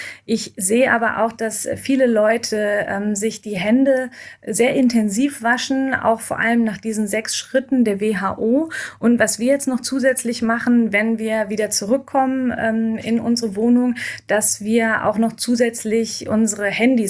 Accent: Germany; ich bin auch Deutsche

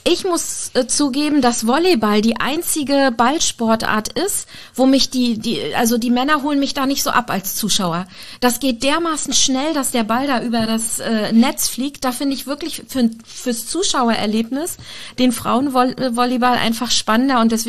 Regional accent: Rostock, Mecklenburg-Vorpommern, Germany; born there; Ich als gebürtige Rostockerin

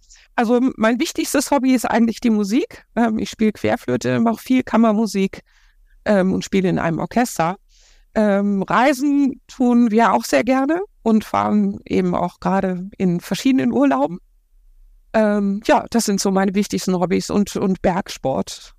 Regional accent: North Rhine-Westphalia, Germany; Nur meine Mutter kommt aus Schleswig-Holstein, ich komme aus dem Ruhrgebiet.

